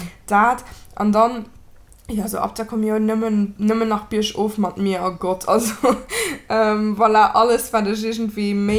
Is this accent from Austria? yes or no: yes; Austria; als Österreicher